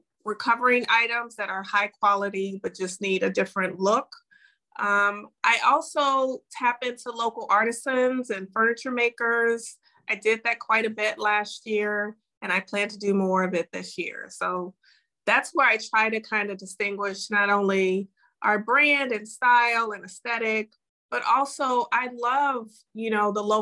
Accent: Chicago, Illinois, United States; I'm from Chicago originally, it's my hometown

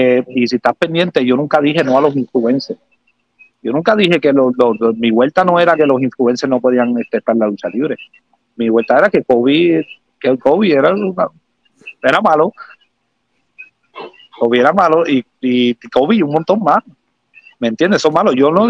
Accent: Cataño, Puerto Rico; Si me tiran, yo soy de Cataño.

